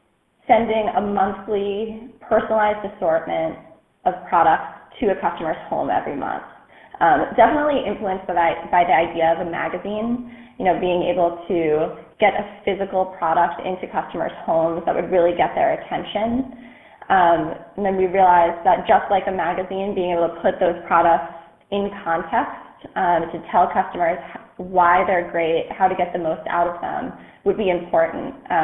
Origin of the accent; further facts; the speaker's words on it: New York, United States; And I'm originally from the New York area.